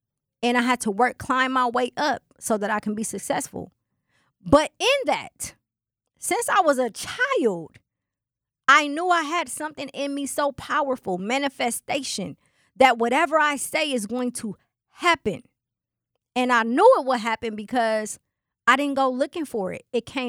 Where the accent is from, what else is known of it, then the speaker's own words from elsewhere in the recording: Milwaukee, Wisconsin, United States; I'm from Milwaukee, right? Milwaukee is fly, especially in the era that I grew up in. Born in the 80s, raised in the 90s, baby, we fly.